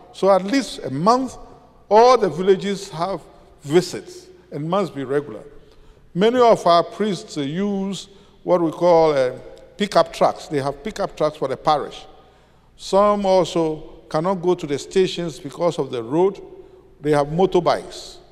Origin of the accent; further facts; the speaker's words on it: Ghana; So whenever I say I'm from Ghana, it evokes again a new relationship.